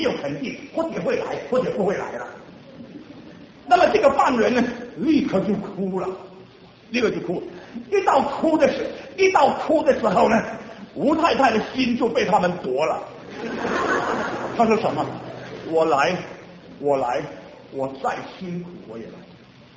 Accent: Singapore; 我因为我是新加坡人

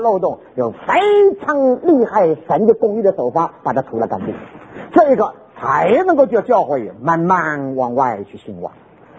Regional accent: China; now in United States; 我们中国人在美国没有东西把我们中国人连接起来的。

